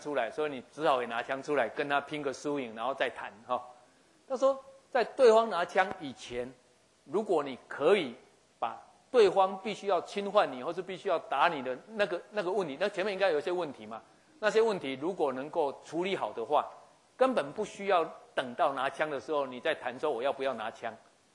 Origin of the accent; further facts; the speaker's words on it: Taiwan; 我只是要让陈云林知道，我们台湾人不爽啊！